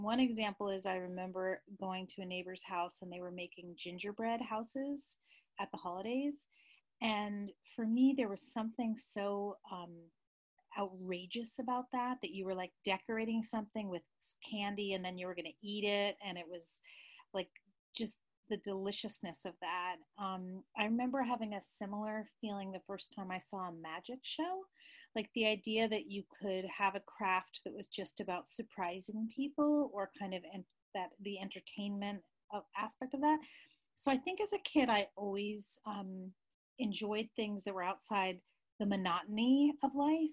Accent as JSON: {"language": "English", "town": "Westchester County", "region": "New York", "country": "United States", "tie": "born or raised there", "said": "I was born in Stuyvesant Town in New York City, and grew up in Westchester County, right outside New York City."}